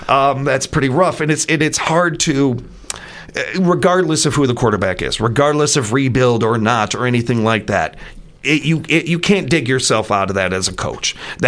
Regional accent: Chicago, Illinois, United States; Now, obviously, I'm going to because I'm a Chicagoan.

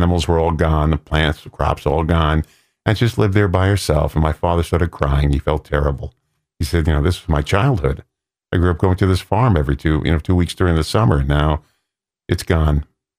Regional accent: Bronx, New York, United States; also born or lived in Long Island; I grew up in the Bronx. And then Long Island, and we didn't have farms on.

